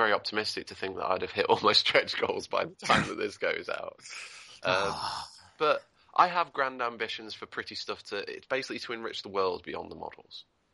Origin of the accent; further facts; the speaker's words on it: England, United Kingdom; I'm from England. I live in England, and I spend pound coins.